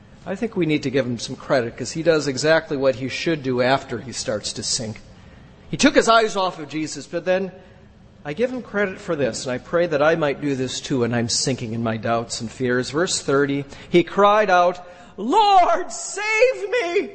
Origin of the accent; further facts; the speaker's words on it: United States; After all, I'm American.